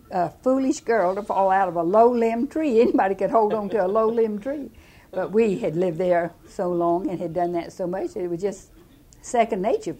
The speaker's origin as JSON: {"language": "English", "town": "Jacksonville", "region": "Florida", "country": "United States", "tie": "born there", "said": "Yes, I was born at home in Jacksonville. In December of 1916, it was on Phyllis Street."}